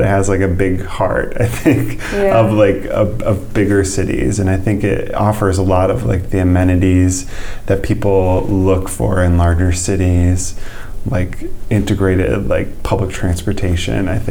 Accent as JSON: {"language": "English", "region": "Michigan", "country": "United States", "tie": "born or raised there", "lives_now": "Ann Arbor, United States", "said": "I grew up in Michigan. I grew up on the other side of the state in southwestern Michigan and moved to town a little over a decade ago."}